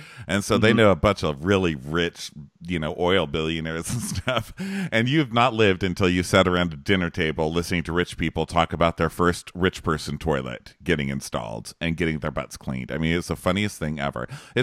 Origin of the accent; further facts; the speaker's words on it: El Paso, Texas, United States; I'm from El Paso, Texas, which we call Mexis because it's 80% Hispanic, you know? So I grew up with people from Mexico